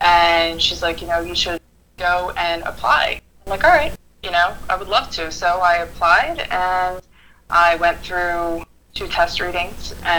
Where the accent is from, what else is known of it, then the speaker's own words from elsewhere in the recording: Clarksboro, New Jersey, United States; Originally, I'm from about Clarksboro, New Jersey.